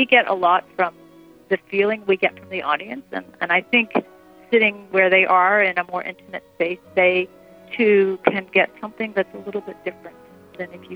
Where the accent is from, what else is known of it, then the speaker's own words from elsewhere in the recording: Miami, Florida, United States; moved away as an adult; I grew up in Miami, Florida, and I went northeast to Boston to study for my undergraduate degree